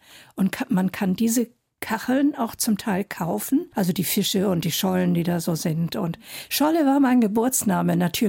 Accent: Hamburg, Germany; Die ersten Jahre in Langenhorn.

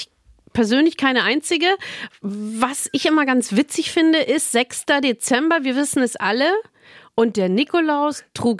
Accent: Munich, Bavaria, Germany; ich bin ein Münchner Kindl gebürtigerweise nach München gekommen und so kommt der Name zustande. Genetisch bedingt. Meine Mutter, ein Münchner Kindl, urbayerisch

